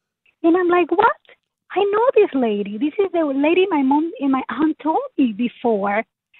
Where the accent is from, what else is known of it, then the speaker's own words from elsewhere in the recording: Dominican Republic; And I believe it's because I am Dominican and we have African descent.